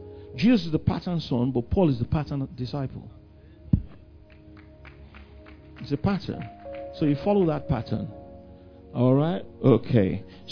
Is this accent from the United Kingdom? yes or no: yes; England, United Kingdom; moved away; For example, like me, to the glory of God, I came from England. I could have stayed in England or gone on to America.